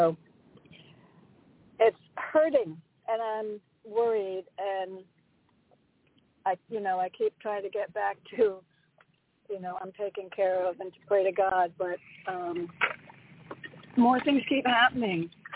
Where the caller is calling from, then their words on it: Connecticut, United States; from Connecticut.